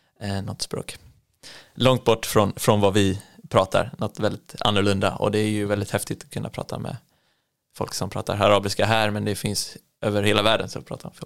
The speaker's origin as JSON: {"language": "Swedish", "region": "Småland", "country": "Sweden", "tie": "born or raised there", "also_born_or_lived": "Gothenburg", "said": "Jag föddes ju faktiskt på andra sidan Sverige, Göteborg. Så det var kul. Så jag började mina första år nere i Göteborg. Men sen så har jag haft majoriteten av min uppväxt i Småland. I Holsbybrunn utanför Vetlanda. Som jag flyttade när jag var 10 någon gång."}